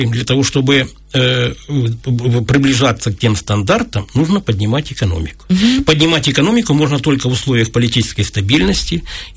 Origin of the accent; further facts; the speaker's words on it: Yenakiieve, Donetsk Oblast, Ukraine; я сам с Донбасса. Я в городе Инакиево, окончил школу.